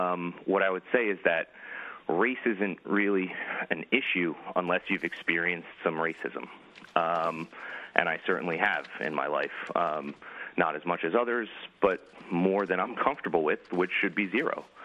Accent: New Jersey, United States; I grew up in New Jersey, and after 9/11

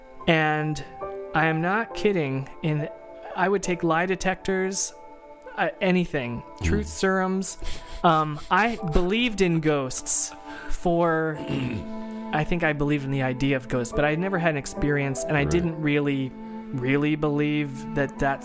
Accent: Ireland; I'm Irish and my mom looks like a leprechaun

